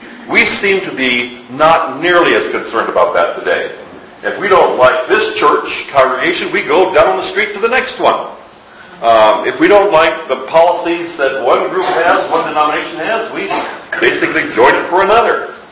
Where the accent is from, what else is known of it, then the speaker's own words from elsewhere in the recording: Midwest, United States; I grew up in the Lutheran Church in the Midwest, and we were Scandinavian Lutherans, ALC. All of our Lutheran friends came from Norway or Sweden.